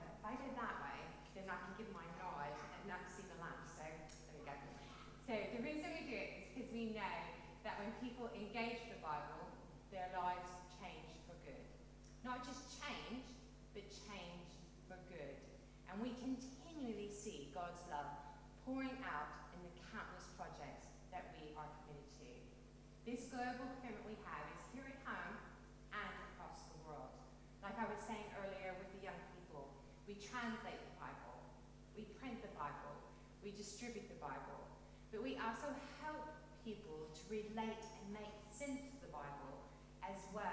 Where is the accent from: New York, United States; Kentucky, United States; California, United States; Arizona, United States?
Kentucky, United States; accent: mesh of an accent; now in United Kingdom; Now, I'm originally from Kentucky, but I've now been in England for 19 years, so I do have a mesh of an accent, and it sometimes changes when I get excited.